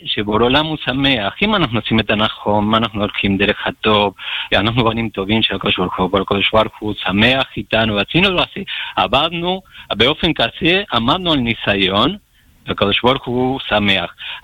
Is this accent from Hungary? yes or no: no; Argentina; now in Israel; ארגנטינה, מגורים מארגנטינה, כמה שנים פה בארץ